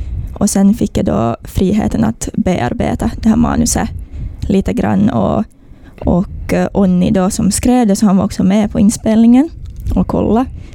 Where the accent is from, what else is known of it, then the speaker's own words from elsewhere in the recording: Korsholm, Ostrobothnia, Finland; now in Helsinki, Finland; Ja, jag kommer ju ursprungligen från Korsholm, så jag är uppvuxen här. Och sen flyttade jag för 4 år sedan till Helsingfors, där jag valde att studera film.